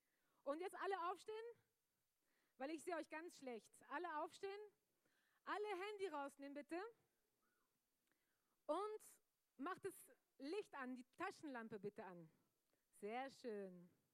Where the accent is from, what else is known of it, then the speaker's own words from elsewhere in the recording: Marseille, Provence-Alpes-Côte d'Azur, France; German is a second language; Wir sind nach Frankreich gezogen, als ich glaube 4 Jahre alt war oder so. Also ich bin in Marseille aufgewachsen, in Südfrankreich, in der Stadt, in der Großstadt. Und da in der Großstadt sind wir in der Altstadt aufgewachsen, da wo es eigentlich am kriminellsten war.